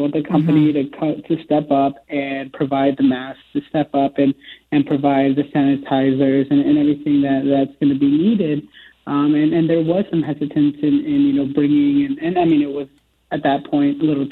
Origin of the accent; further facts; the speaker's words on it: Sioux City, Iowa, United States; Growing up in Sioux City, Iowa, that's where I was born and raised. Both my parents continue to this day to work in the, meatpacking plant industry.